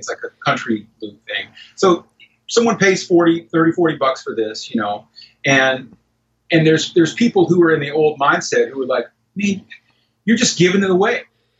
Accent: Memphis, Tennessee, United States; You know, growing up in Memphis in the 70s and 80s was pretty, you know, still pretty segregated for the most part.

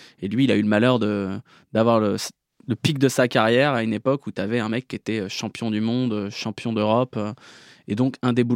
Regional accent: Lyon, Auvergne-Rhône-Alpes, France; Ben moi, j'ai grandi à Lyon. Je suis pas né là-bas, mais j'ai passé les premières années de ma vie là-bas.

